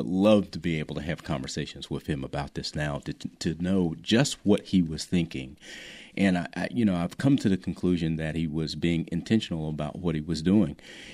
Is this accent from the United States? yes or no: yes; Asheville, North Carolina, United States; moved away as an adult; I was born and raised here in Asheville as well, but I left in 1985 and then decided to work on my PhD at Chapel Hill.